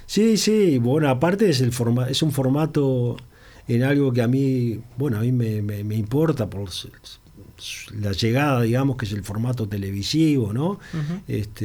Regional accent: Montevideo, Uruguay; Yo soy del Cerro, entonces mi identificación como barrio es el Cerro, y bueno, conozco mucho el lugar

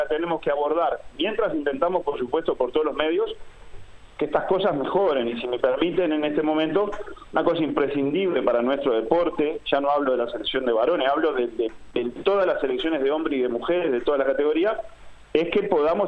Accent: Uruguay; tenemos todos como uruguayos.

